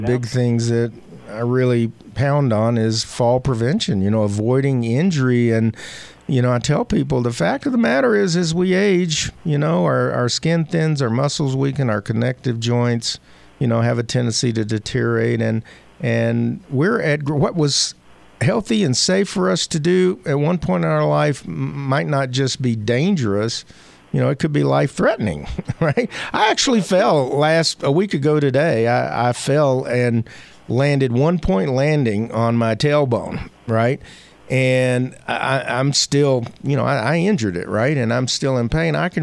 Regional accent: the South, United States; Well, I was raised in the South in the 50s and 60s

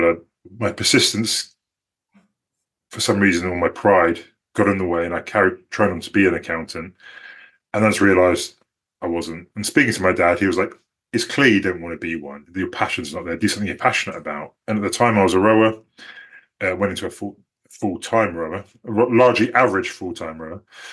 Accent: Cambridge, East of England, United Kingdom; also born or lived in Loughborough / Manchester; And then we moved to Manchester and then Cambridge, that's what I consider my hometown.

